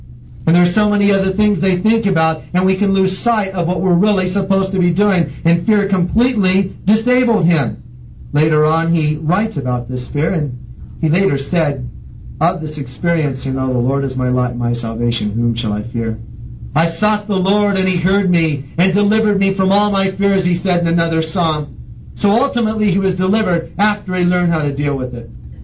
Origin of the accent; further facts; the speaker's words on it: California, United States; I'm from Southern California.